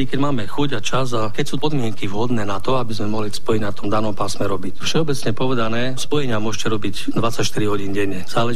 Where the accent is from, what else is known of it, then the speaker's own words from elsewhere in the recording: Košice, Košice Region, Slovakia; lebo som jej povedal, že som Košičan